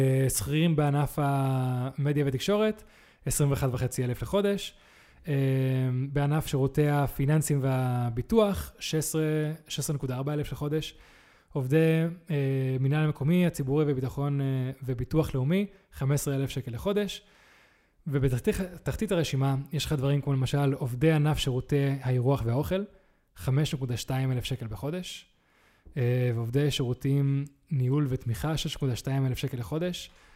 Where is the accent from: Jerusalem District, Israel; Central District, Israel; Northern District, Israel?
Central District, Israel; Poleg; אפילו פולג, שאני ואתה גדלנו בו, מה שזה היה בשנות ה-70 ומה שזה עכשיו